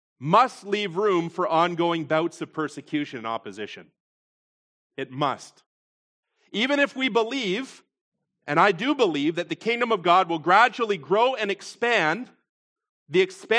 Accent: Fenwick, Ontario, Canada; I grew up in the public school system in the Niagara region, I can tell you. And I grew up in Fenwick, Pelham Center School, and the E.W. Farr and E.L. Crosley, local schools.

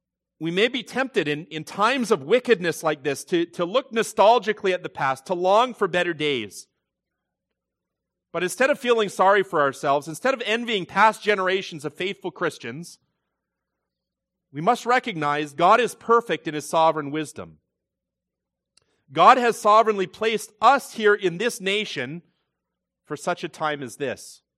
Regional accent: Canada; born there; I'm glad that God ordained that I was born in Canada

